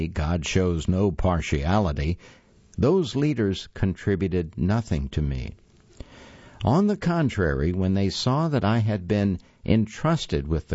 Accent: Hong Kong; Mother Florence was born in my hometown of Hong Kong.

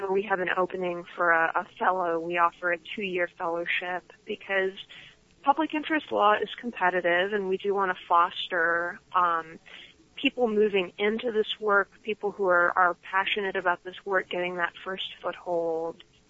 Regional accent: North Carolina, United States; I grew up here in North Carolina and have roots in both the eastern and western parts of the state.

